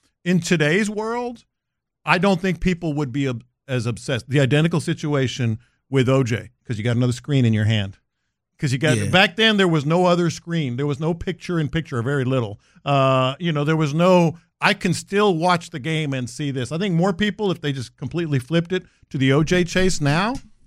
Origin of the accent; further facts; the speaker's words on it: New York, United States; I'm from New York, and the Knicks were on every channel.